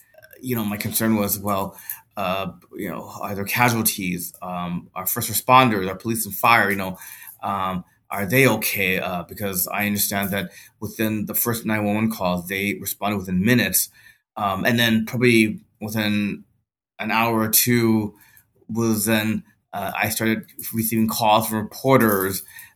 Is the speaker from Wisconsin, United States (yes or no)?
no; Los Angeles, California, United States; And I grew up in Los Angeles. I grew up in the Los Angeles community of El Sereno, which is in northeastern Los Angeles.